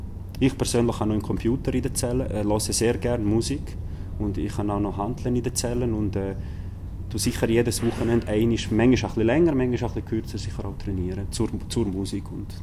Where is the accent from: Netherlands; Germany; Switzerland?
Switzerland; accent: Swiss German, mix of Graubünden and St. Gallen; ich bin in der Schweiz aufgewachsen. Ich bin mit ca. 5 hierher gekommen. Und seit dort bin ich in der Schweiz.